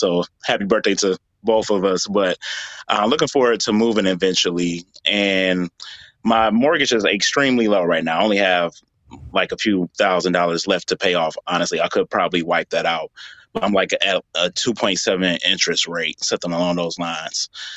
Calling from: Detroit, Michigan, United States; Yep, so I'm calling from Detroit.

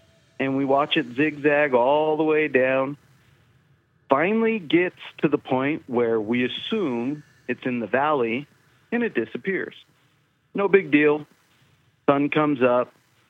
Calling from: Wyoming, United States; from Wyoming.

